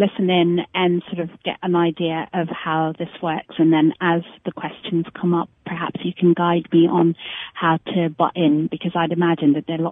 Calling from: London, United Kingdom; I'm calling from London.

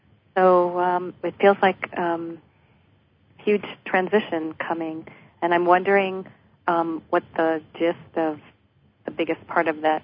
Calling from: Colorado, United States; Colorado.

